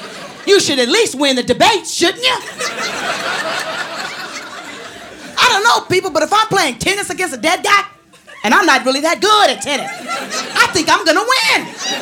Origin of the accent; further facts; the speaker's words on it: San Francisco, California, United States; I'm from San Francisco. We are the quirkiest and the weirdest of the quirky, weird state.